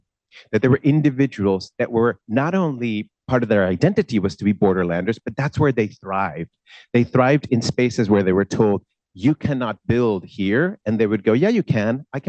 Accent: Mexico; moved away as an adult; now in United States; I myself, in the US, was an international student. I was raised in Mexico. I came from Mexico to the US to study in college.

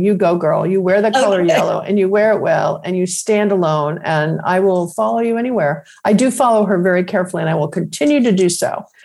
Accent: Detroit, Michigan, United States; And I grew up in Detroit and my dad was at Ford Motor Company

